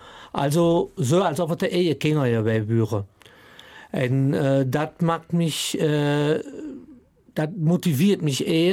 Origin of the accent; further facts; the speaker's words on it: Kelmis, Wallonia, Belgium; Und das war auch bei uns in Kelmes.